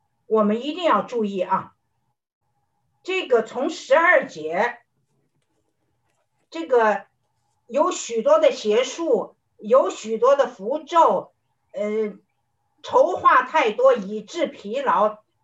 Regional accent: China; 我觉得在这一点上，特别是我们中国人

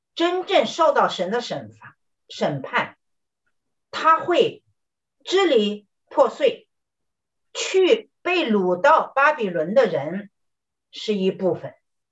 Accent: Henan, China; 特别是在我的老家河南

